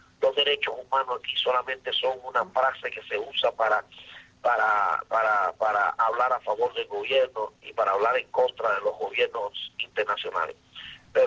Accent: Cuba; Es que yo soy cubano y vivo aquí, yo no tengo por qué irme de mi país.

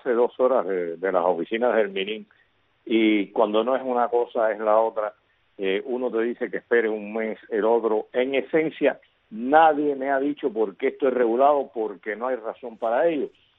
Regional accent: Cuba; como ciudadano del mundo, como ciudadano cubano

